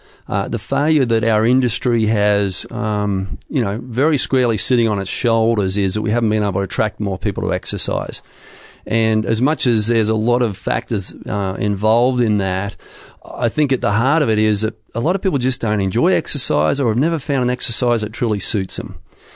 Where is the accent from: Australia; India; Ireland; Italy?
Australia; moved away as an adult; now in Charlottesville, United States; originally from Australia, and spent the first 35 years there.